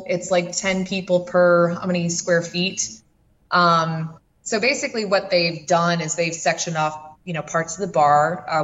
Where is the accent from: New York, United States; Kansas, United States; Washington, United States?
New York, United States; Buffalo; I'm originally from Buffalo, which is probably why I don't sound like I'm, you know, from the South.